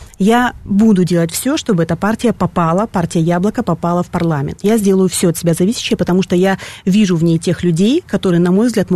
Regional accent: Petrozavodsk, Republic of Karelia, Russia; я не из Москвы, а из Петрозаводска.

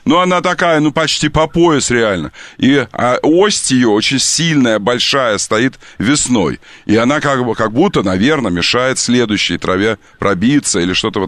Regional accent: Kerch, Crimea, Ukraine; born there; also born or lived in Nizhny Novgorod Oblast / Komsomolsk-on-Amur; Я родился в Керчи. Потом я жил в Нижегородской области, в Суаслейке, это около Выксы и Навашино.

